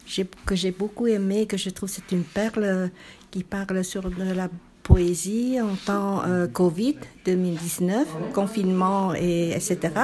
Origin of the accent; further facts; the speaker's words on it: Vietnam; chez nous, au Vietnam, même en ville, on parle toujours en poésie dans l'éducation avec les enfants